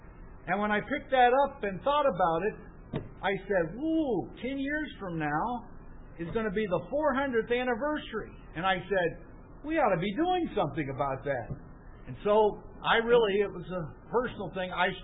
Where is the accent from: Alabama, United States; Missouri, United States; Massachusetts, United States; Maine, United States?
Massachusetts, United States; Northampton; from Northampton, and I'm sorry I haven't been with you all week. Just came down from Massachusetts to Berwick